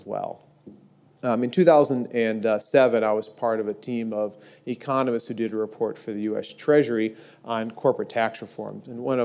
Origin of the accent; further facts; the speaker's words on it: Peoria, Illinois, United States; Caterpillar Tractor Company, which is from my hometown of Peoria, Illinois